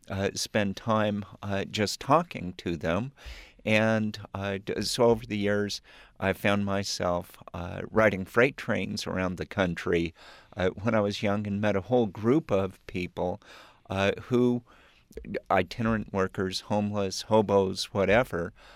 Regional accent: Washington, United States; When I was a child, I was raised near Seattle, on about a block away from a railroad track that brought people from Seattle on over to Western Washington to the apple orchards.

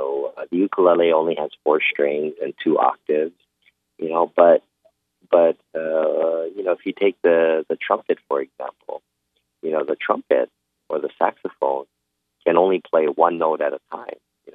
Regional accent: Hawaii, United States; I was born and raised in Hawaii, so, you know, growing up in the islands, the ukulele is very popular.

